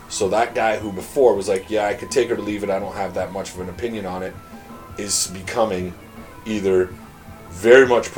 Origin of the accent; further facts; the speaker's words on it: Olds, Alberta, Canada; So, I'm from Olt, Alberta, small town.